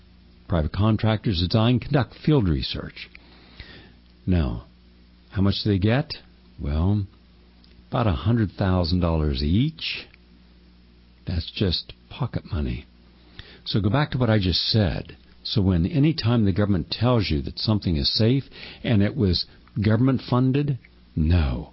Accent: West Virginia, United States; Editorial from the Charleston Gazette in my home state of West Virginia

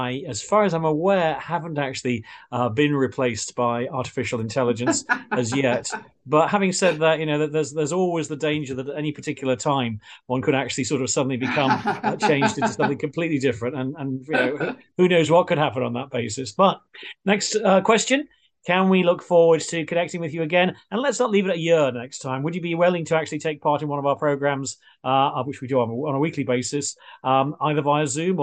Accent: Middlesbrough, North East England, United Kingdom; I'm from Middlesbrough and I work in Lincoln.

